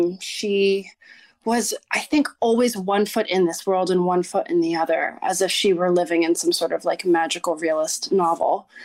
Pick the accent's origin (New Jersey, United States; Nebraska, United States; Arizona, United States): New Jersey, United States; now in New York, United States; I am living in New York. I've been here for about 20 years. I was born in Jersey. I'm half Sicilian Italian. My mom is not. So I kind of was raised, you know, in New Jersey, there's a very big Italian population.